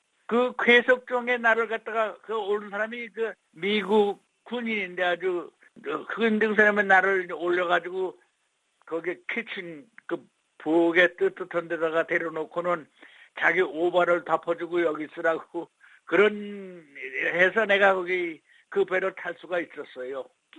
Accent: Wonsan, Kangwon, North Korea; 원산시 서구리 189 바로 역전이에요. 역전. 원산 역전에 큰 2층 집. 그 이름이 우리 집이었었는데 그 이름이 백수여관. 그게 우리 집이었었어요.

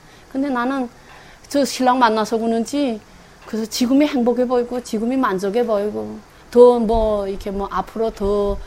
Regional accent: Kowon, South Hamgyong, North Korea; now in Gunsan, South Korea; 저희 고향은 함경남도 고원 장동 땅이고요. 태어난 곳은 거기고 지금 살고 있는 현재는 대한민국 군산 땅에서 살고 있어요.

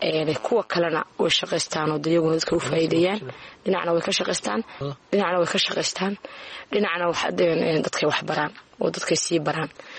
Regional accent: Sool, Somalia; markaan arkay baahiyaha ka jira gobolka Sool saas aan ugu talagalay inaan dadkayga uga faa'iideeyo

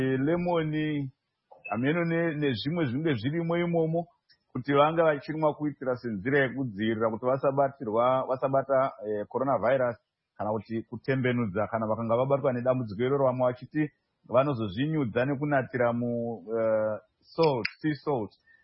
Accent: Murewa, Mashonaland East, Zimbabwe; When I was born here in the Murewa, it was just Murewa.

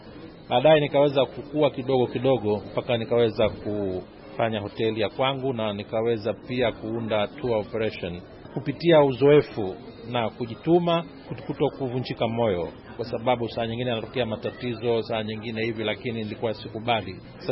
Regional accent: Zanzibar, Tanzania; natoka Zanzibar, Tanzania.

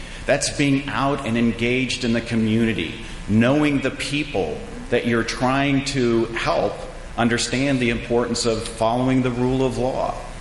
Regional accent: Brooklyn, Iowa, United States; the people I grew up with in Brooklyn, Iowa. When my dad had his accident at the grain elevator and was laid up for almost a year

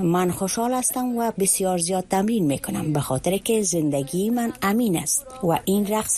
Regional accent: Afghanistan; moved away as an adult; now in Madrid, Spain; از افغانستان هستم و 21 سال دارم.

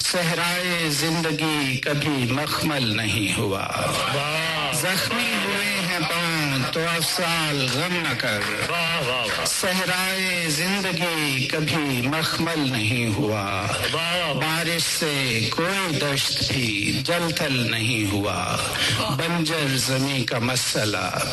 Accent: Sialkot, Punjab, Pakistan; born there; اور شہر سیالکوٹ, شہر اقبال سیالکوٹ پہ پیدا ہوا ہوں.

